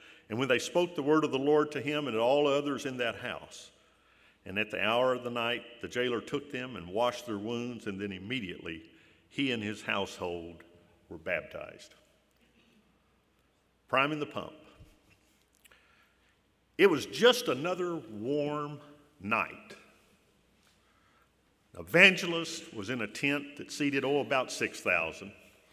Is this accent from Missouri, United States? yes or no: yes; East Prairie, Missouri, United States; Remember, I came from Lower East Prairie. Not Upper East Prairie, that's Dogwood. I came from Lower East Prairie.